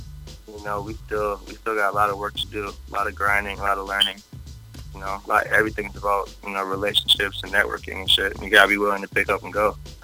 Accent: Massillon, Ohio, United States; I'm down from Maslin, back, you know, by Canton and shit down there in Ohio.

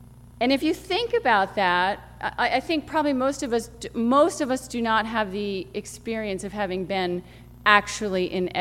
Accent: Northeast, United States; I grew up in the Northeast. Maybe I'm a sunny California beach girl.

